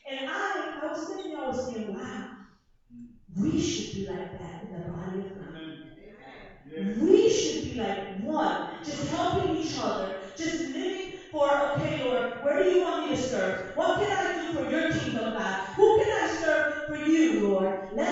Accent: United States; even though I'm Puerto Rican, I was born and raised in the States.

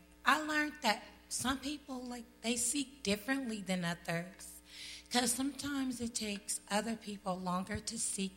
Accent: Oklahoma, United States; And so now that I'm here, I'm actually from Oklahoma. I've been here for almost 6 months now.

